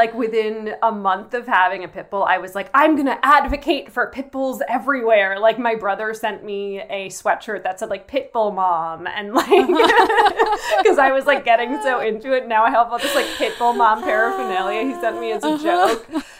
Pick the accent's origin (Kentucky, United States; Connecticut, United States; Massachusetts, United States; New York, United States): New York, United States; I grew up outside New York